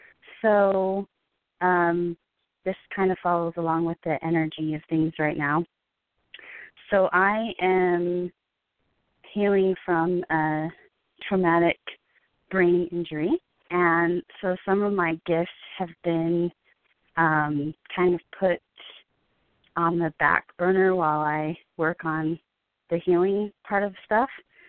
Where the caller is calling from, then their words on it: Utah, United States; I'm calling from Utah.